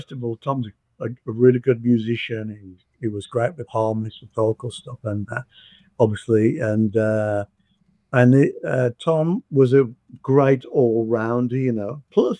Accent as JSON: {"language": "English", "town": "Birmingham", "region": "West Midlands", "country": "United Kingdom", "tie": "born or raised there", "said": "And then when I saw … in 1978 supporting … in Birmingham, my hometown"}